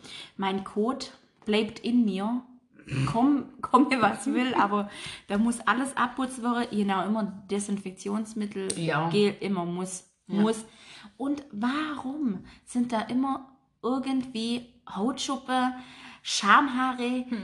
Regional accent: Baden-Württemberg, Germany; Spare Musch, wir sind ja Schwabe.

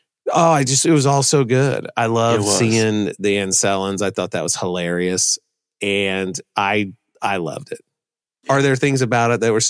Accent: Midwest, United States; Speaking of growing up in the Midwest and being a redneck.

